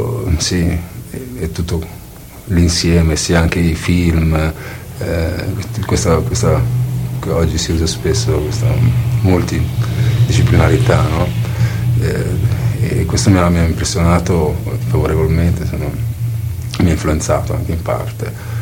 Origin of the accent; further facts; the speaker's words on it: Bruneck, Trentino-Alto Adige, Italy; now in Bolzano, Italy; E poi sono cresciuto a Brunico e ho sempre frequentato una scena, una situazione mista dal punto di vista linguistico, mentre trovandomi, vivendo a Bolzano da ormai 10 anni